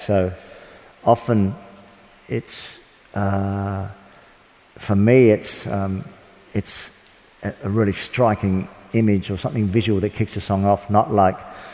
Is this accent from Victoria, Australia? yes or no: yes; Melbourne, Victoria, Australia; my hometown in Melbourne